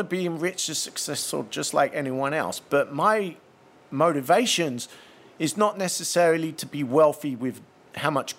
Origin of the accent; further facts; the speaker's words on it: England, United Kingdom; When I grew up in England, the message was very monotone